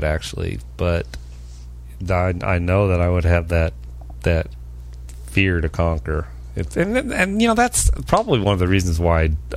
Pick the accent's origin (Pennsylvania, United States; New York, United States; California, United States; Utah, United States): California, United States; I mean, I grew up in California in the Pacific Ocean